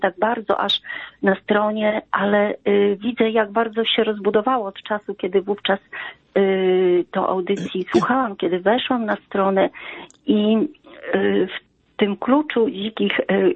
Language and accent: Polish; Podlaskie Voivodeship, Poland; pochodzę z Podlasia i te strony, nie mieszkam obecnie tam, ale cały czas są w moim sercu.